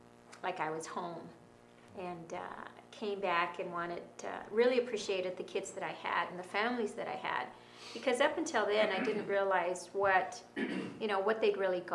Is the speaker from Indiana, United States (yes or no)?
no; Texas, United States; born there; And I was born in Texas. Come from a very large family of 12 of us, and I'm middle child.